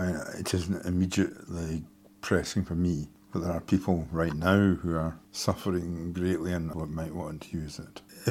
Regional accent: Glasgow, Scotland, United Kingdom; I'm from Glasgow.

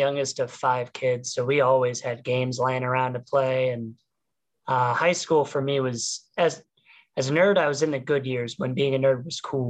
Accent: LaGrange, Ohio, United States; tiny high school in a farm town area called LaGrange, Ohio.

